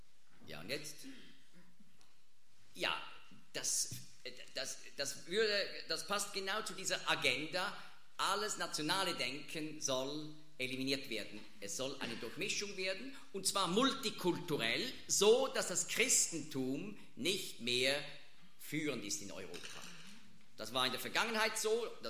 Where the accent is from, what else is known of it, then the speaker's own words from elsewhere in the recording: Switzerland; Also wir als Schweizer reiben uns manchmal, was?